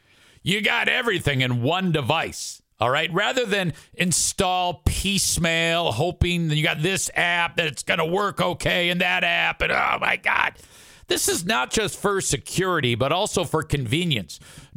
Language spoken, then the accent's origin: English; Michigan, United States; I'm from Michigan, United States.